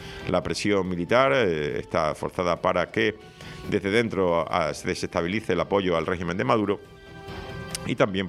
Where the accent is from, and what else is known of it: Spain